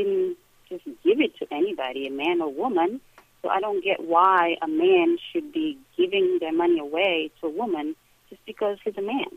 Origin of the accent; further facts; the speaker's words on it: Singida, Singida Region, Tanzania; where I'm from Singida, Tanzania.